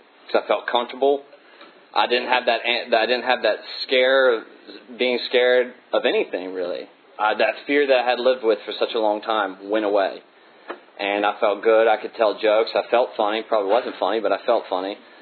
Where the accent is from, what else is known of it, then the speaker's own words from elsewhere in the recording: Huntington, West Virginia, United States; I grew up in Huntington, West Virginia, and I love being from West Virginia because somebody's always got something to say about being from West Virginia.